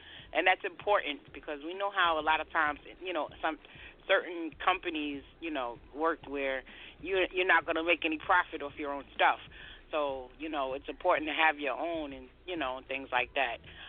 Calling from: New York, United States; I'm calling from New York. I'm in New York, live and direct.

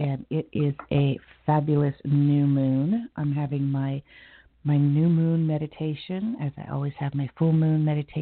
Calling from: Toronto, Ontario, Canada; I'm calling from the Toronto, Canada area

